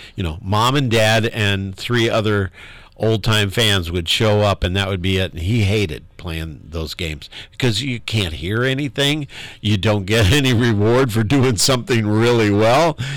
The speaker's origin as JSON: {"language": "English", "town": "South Bend", "region": "Indiana", "country": "United States", "tie": "born or raised there", "also_born_or_lived": "Valparaiso", "said": "I grew up in South Bend, Indiana."}